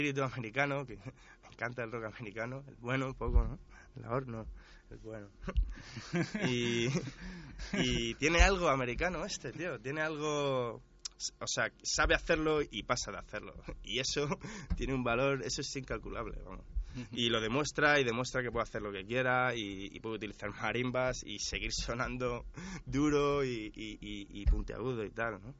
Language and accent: Spanish; Leganés, Community of Madrid, Spain; somos de Leganés